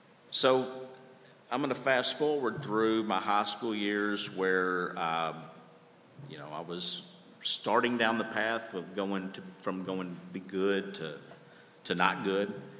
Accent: Kirksey, Kentucky, United States; I grew up in Kirksey. I don't know if anyone knows where Kirksey is, Northwest Callaway County.

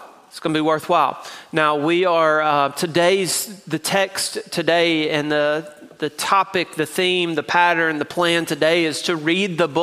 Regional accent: Tennessee, United States; also born or lived in Mississippi; let me remind you that I was born in Mississippi and they learned me to read in East Tennessee where I grew up.

